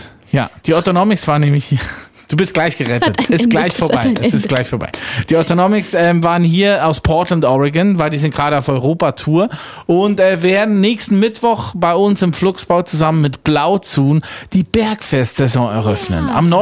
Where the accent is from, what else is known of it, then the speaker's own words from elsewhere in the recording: Lucerne, Switzerland; deswegen sind wir Schweizer, besonders die Luzerner, extrem gut aussehend.